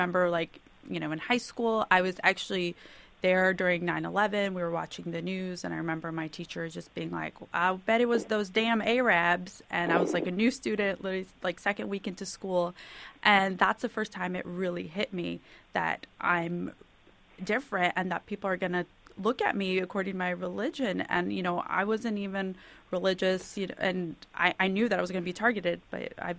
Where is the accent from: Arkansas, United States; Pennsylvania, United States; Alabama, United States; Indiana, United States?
Alabama, United States; I did, yes. Trump land.